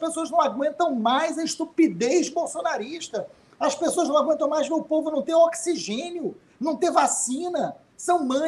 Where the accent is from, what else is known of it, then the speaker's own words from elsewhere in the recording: Rio de Janeiro, Brazil; porque somos do Rio de Janeiro, né